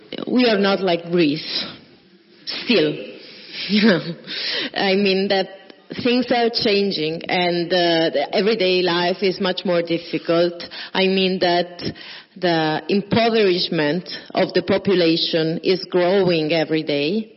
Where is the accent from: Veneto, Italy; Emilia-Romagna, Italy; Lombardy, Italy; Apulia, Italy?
Emilia-Romagna, Italy; Bologna; I come from Bologna, which is both an industrial and a service logistic and building sector or whatever, productive reality.